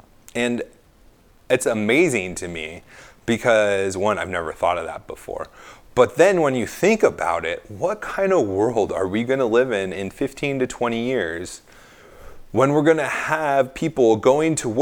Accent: California, United States; I came from California, and in fact, we took down that San Clemente power plant

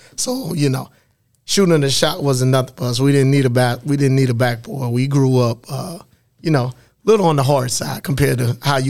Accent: Elliott, South Carolina, United States; now in Columbia, United States; I'm originally from Elliott, South Carolina, which is probably about 15, 20 minutes away from Hartsville. Grew up in Elliott, but now I reside in Columbia, South Carolina.

